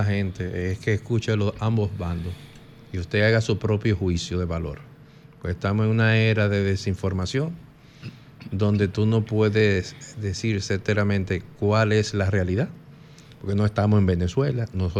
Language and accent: Spanish; Dominican Republic; Nosotros no tenemos el derecho de, como dominicanos, de intervenir en el tema de los venezolanos.